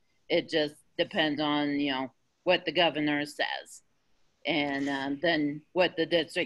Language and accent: English; Albuquerque, New Mexico, United States; Hi, I'm from Albuquerque, New Mexico, teaching public school.